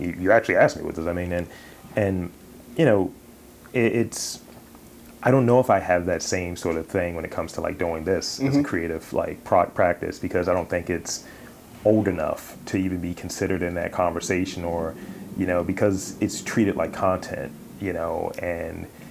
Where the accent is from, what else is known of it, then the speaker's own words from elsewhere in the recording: Baltimore, Maryland, United States; I'm being from Baltimore, having cities that are like in this mid-Atlantic, northeast, that are Black cities